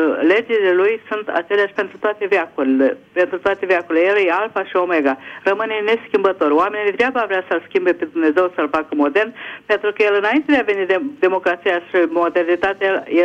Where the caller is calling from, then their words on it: Budapest, Hungary; din Budapesta.